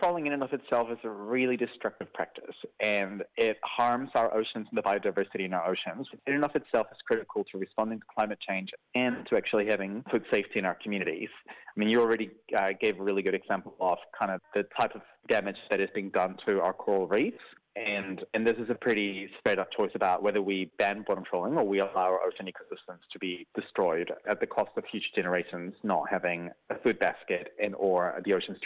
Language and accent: English; Mexico; Look, I come from Mexico.